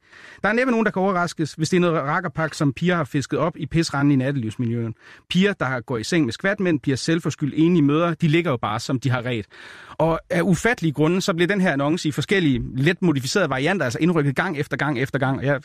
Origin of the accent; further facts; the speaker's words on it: Aarhus, Central Denmark Region, Denmark; accent: Aarhus Nord dialect; jeg er jo oprindeligt fra Aarhus, som nogen måske kan høre på min sprøde dialekt fra Aarhus Nord.